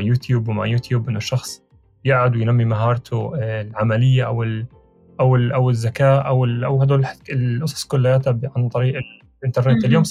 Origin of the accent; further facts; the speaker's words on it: Maarat al-Numan, Idlib Governorate, Syria; وهذا المنتدى بيقدم خدمات لبلدي، لمدينتي معرة النعمان، والهدف منه اني اعرض الصيدليات المنوبة كل نهار